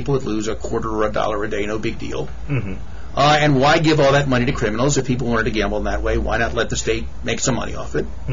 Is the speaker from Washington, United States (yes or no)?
no; Baltimore, Maryland, United States; When I was growing up in Baltimore, there was a local brand of cheap beer